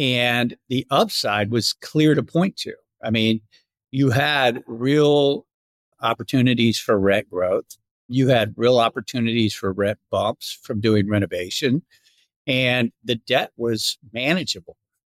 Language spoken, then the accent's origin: English; Tampa, Florida, United States; I'm from Tampa, Florida. I didn't go to college.